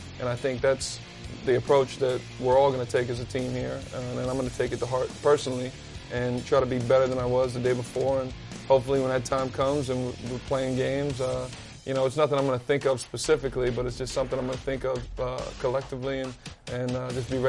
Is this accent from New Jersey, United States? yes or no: yes; New Jersey, United States; I grew up in North Jersey.